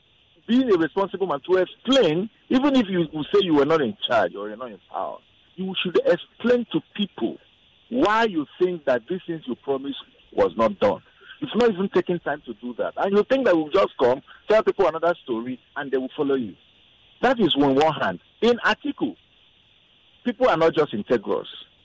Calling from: Lagos, Nigeria; I'm calling from Lagos.

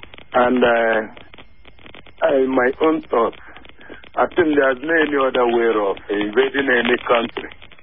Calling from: Gwagwalada, Federal Capital Territory, Nigeria; I'm calling from Gwagwalada.

